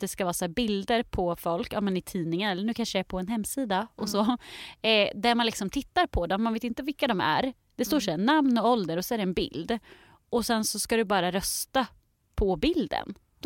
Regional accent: Linköping, Östergötland, Sweden; i Linköping där jag kommer ifrån

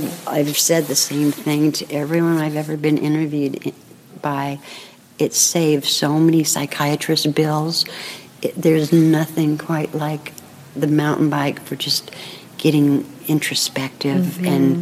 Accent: Berkeley, California, United States; also born or lived in Marin; Yeah, I was born and raised in Berkeley, but been in Marin since 68.

